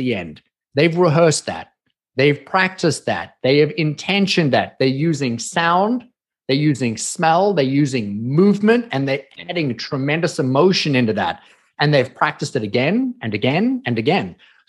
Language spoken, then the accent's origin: English; South Africa; now in United States; Now, I came from South Africa. If you guys didn't get the accent, not from America, but I'm American today.